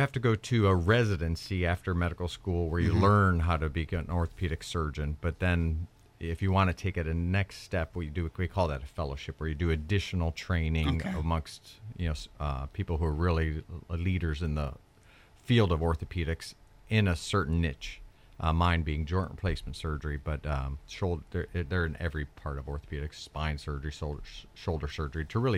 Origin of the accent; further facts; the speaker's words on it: Ohio, United States; Yeah, like I said, we're from Ohio.